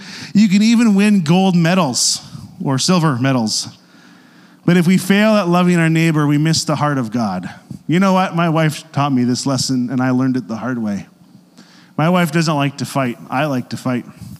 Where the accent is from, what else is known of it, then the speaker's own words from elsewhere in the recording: Canada; I have a very difficult time as a Canadian right now, given our global situation with our neighbors.